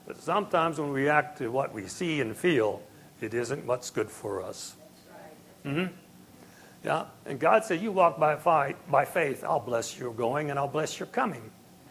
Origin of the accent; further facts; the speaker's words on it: Midwest, United States; You know, we're from the Midwest, so we didn't know all the suburbs and stuff like that.